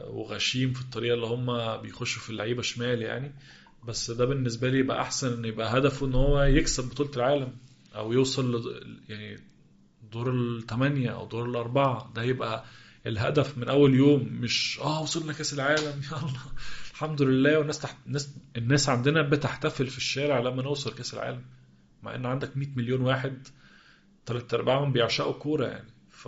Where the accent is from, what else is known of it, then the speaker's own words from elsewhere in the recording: Egypt; أكبر نادي عندنا في مصر